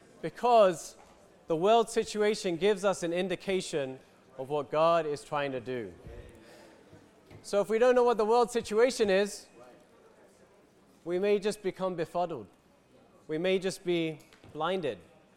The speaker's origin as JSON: {"language": "English", "region": "London", "country": "United Kingdom", "tie": "born or raised there", "moved": "as an adult", "lives_now": "Israel", "said": "And then at the age of 18, I moved to Israel with my parents. I served in the army in Israel."}